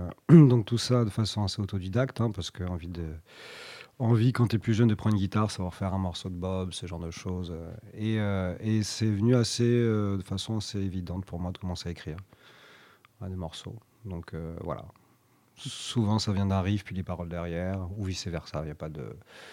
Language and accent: French; France; born there; also born or lived in Ireland; Ma mère est anglo-saxonne. Et donc, c'est pas ma langue maternelle, parce que moi, je suis né en France. Mais c'est vrai que ma mère m'a toujours parlé en anglais. J'ai vécu quelques années après en Irlande